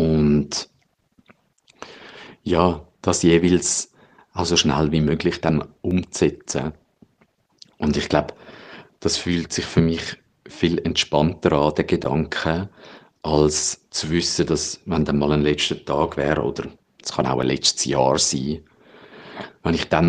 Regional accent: Zurich, Switzerland; ich bin 38, ich komme aus Zürich

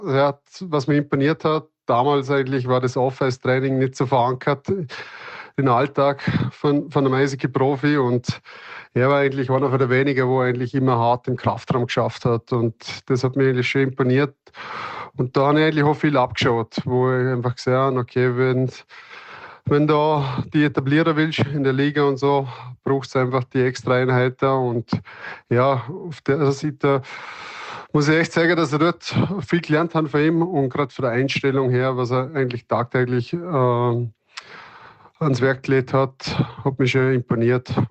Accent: Vorarlberg, Austria; accent: Vorarlberg dialect; weil ich und der Mähne sind gekommen und wenn wir halt in unserem Vorarlberger Dialekt geredet haben

